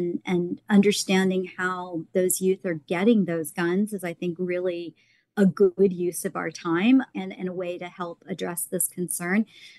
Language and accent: English; Mississippi, United States; Well, I am originally from Mississippi and had gone to school at Tulane. I've only recently moved back